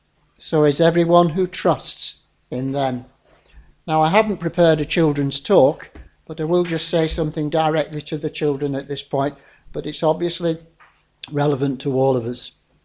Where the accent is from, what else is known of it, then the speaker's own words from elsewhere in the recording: Preston, North West England, United Kingdom; I'm from Preston.